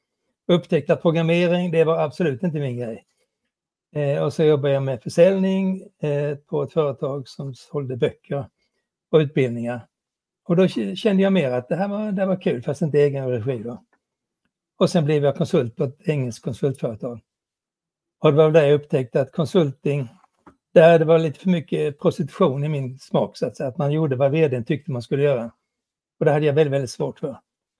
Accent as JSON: {"language": "Swedish", "region": "Småland", "country": "Sweden", "said": "Ja, jag kommer från Småland, om det är en tillgång eller en belastning kan man ju avgöra själv."}